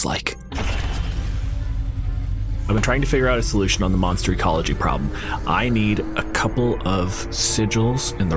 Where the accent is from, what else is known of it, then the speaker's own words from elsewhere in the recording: Canada; My pronouns are he, they, and I'm a physicist from Canada.